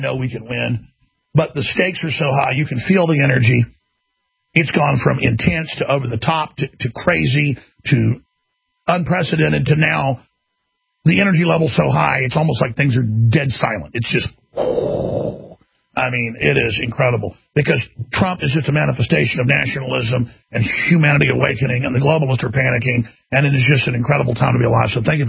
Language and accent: English; United States; because I'm just an American